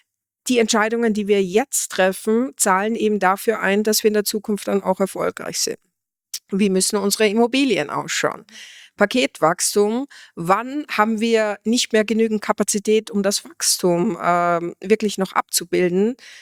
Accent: Austria; Da hört man natürlich als Österreicherin, dass es bei uns China-Sendungen sind und keine China-Sendungen.

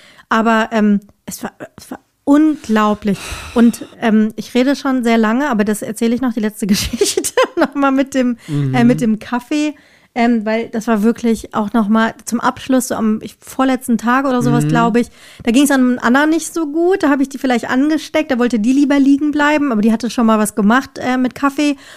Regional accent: Germany; wir kommen halt aus Deutschland, für uns ist das ja alles irgendwie neu und cool

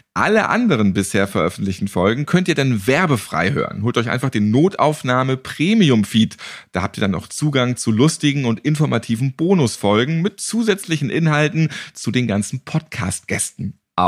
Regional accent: Northern Germany, Germany; Ich bin auch Norddeutscher.

